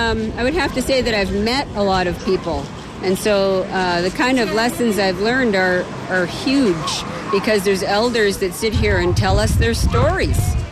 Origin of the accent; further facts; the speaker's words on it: Richmond, British Columbia, Canada; I grew up away from this community. I grew up in Richmond. My father went to residential school, and he had a lot of hurts. He was a member of Squamish and Musqueam